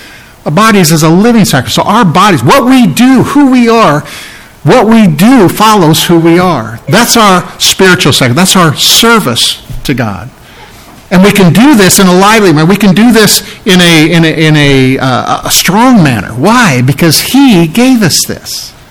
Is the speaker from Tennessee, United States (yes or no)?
no; Burlington, Iowa, United States; Now, I grew up on the Mississippi. I grew up in Burlington, the Mississippi River, and I love that song.